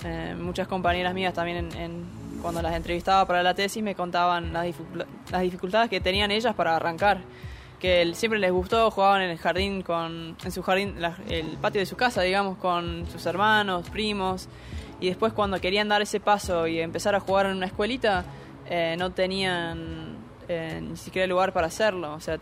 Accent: United States; moved away as an adult; Yo nací en Estados Unidos, me crié allá, empecé jugando y siempre fue aceptado.

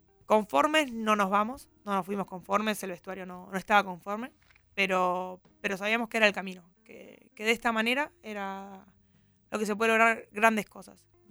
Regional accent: Argentina; now in Seville, Spain; No, yo soy la única argentina.

